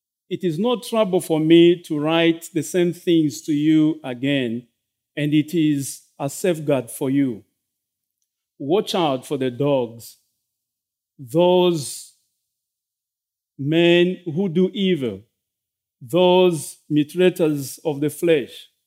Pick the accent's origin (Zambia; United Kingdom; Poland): Zambia; now in United States; I'm from Zambia. Zambia is in the southern part of Africa, southern central Africa. My family is still in Zambia.